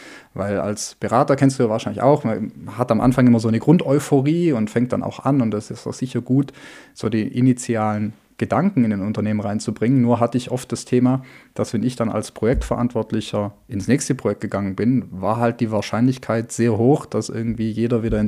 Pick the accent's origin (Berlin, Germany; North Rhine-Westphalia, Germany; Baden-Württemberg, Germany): Baden-Württemberg, Germany; Bin ja aufgewachsen bei CWG auf der Schwäbischen Alb.